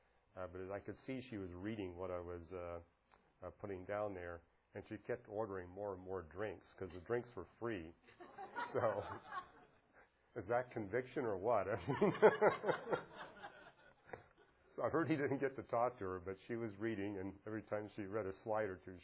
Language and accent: English; Vancouver, British Columbia, Canada; I was raised in Vancouver